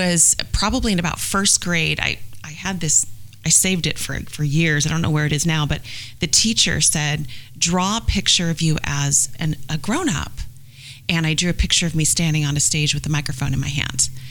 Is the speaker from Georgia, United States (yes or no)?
no; Vallejo, California, United States; also born or lived in Napa; I was born in Vallejo.